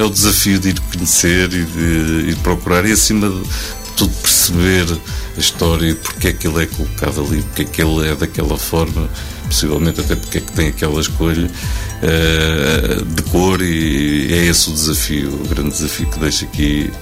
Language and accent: Portuguese; Ovar, Aveiro, Portugal; born there; falando aqui do centro de Ovar, onde eu nasci